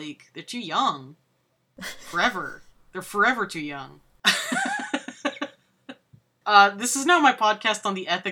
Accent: Massachusetts, United States; I grew up in Massachusetts, there's only so much you can hear about it before it just becomes a historical fact.

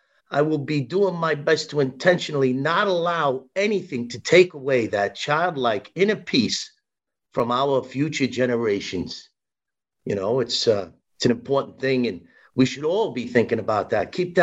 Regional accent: Brooklyn, New York, United States; Christmas past, growing up in Brooklyn. Being one of five children living in the same house for my whole life as a child.

